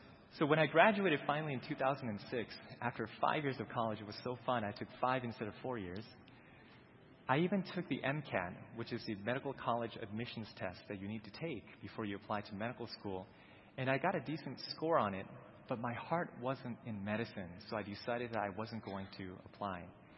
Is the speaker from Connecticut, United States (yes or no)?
no; Maryland, United States; I was born and raised in Maryland.